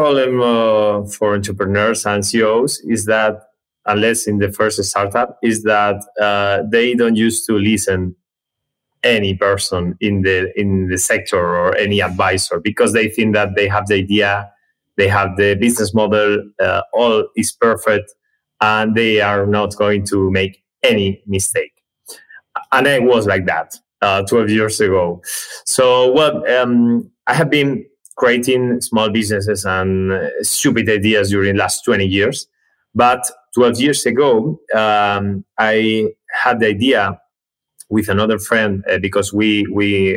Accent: Spain; I'm from Spain. I live in Madrid. I'm an industrial engineer here in Madrid too.

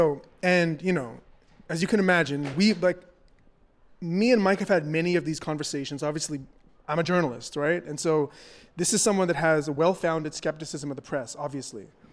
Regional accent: Toronto, Ontario, Canada; I'm a young black journalist. I'm from Toronto, Canada. I'm not American

